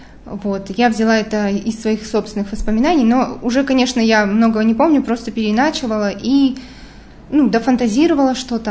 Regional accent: Amur Oblast, Russia; Я сама родом с Дальнего Востока, как раз-таки из этих мест, с Амурской области.

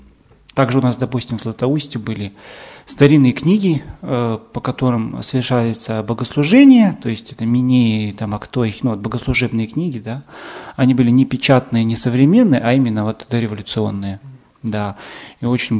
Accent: Yekaterinburg, Sverdlovsk Oblast, Russia; born there; Родился я в Свердловске еще, не в Екатеринбурге, да, в обычной семье.

